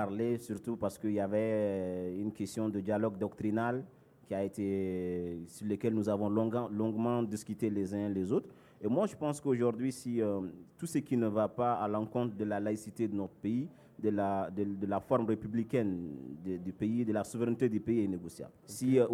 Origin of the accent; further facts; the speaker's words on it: Mali; Nous mourons aussi, nous sommes tous des Maliens.